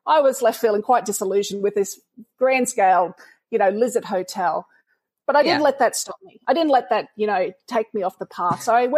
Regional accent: Wynnum, Queensland, Australia; So you have to remember that I was a young lass growing up in Wynnum without any real cultural support. My grandmother lived up in Cairns.

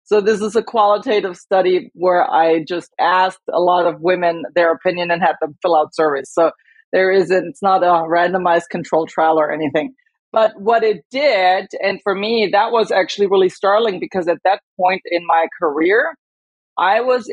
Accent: Germany; now in United States; I was born and raised in Germany, which it's inherently more movement based. When I came to the States, I joined the Air Force.

